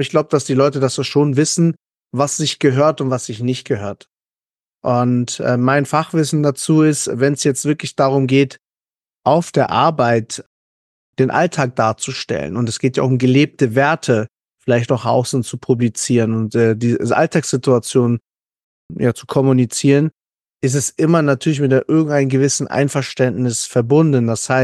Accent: Peru; now in Germany; Ich für meinen Teil liebe Deutschland und es gibt natürlich Dinge, die mir nicht gefallen und Peru gibt es so Dinge, die mir auch nicht gefallen

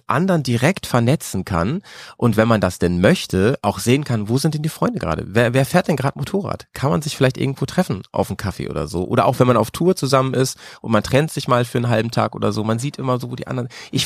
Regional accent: Bremen, Germany; hier bei mir in meiner Heimat in Bremen.

